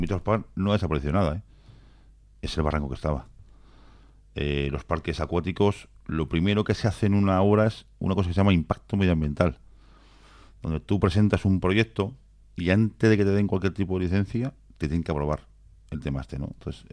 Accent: Málaga, Andalusia, Spain; also born or lived in San Sebastián; now in Canary Islands, Spain; Nací en San Sebastián, pero crié en Málaga.

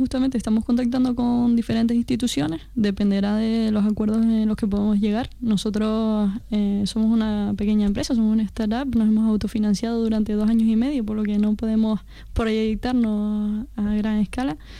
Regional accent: Canary Islands, Spain; Somos canarios

